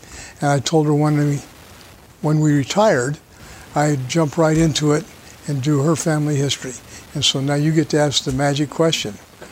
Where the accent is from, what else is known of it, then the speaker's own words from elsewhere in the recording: Salt Lake City, Utah, United States; also born or lived in Denver; Sure. I grew up in Salt Lake and in Denver and then back to Salt Lake City. Went to the University of Utah.